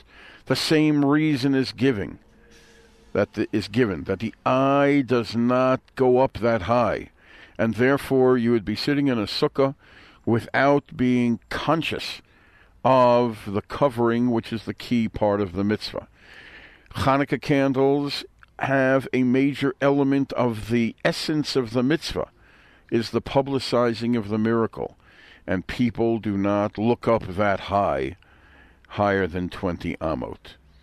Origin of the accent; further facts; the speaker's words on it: Brooklyn, New York, United States; accent: Brooklyn; my Brooklyn accent gets in the way sometimes there